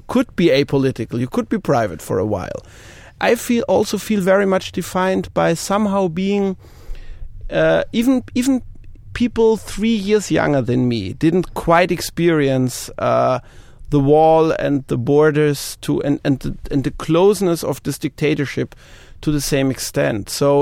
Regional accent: Vienna, Austria; I grew up in Vienna, not far from the border to Hungary and the border to Czechoslovakia

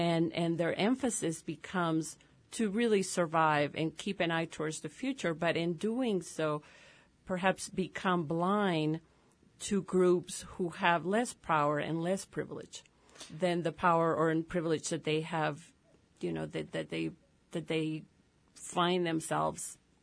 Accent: El Salvador; I grew up in El Salvador with friends who were ethnically white, but culturally Salvadorian, you know, or culturally Latino.

